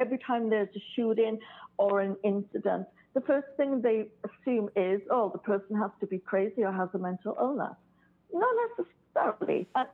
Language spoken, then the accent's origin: English; United Kingdom; I'm the Brit in the high heels that's going, okay, let me tell you something.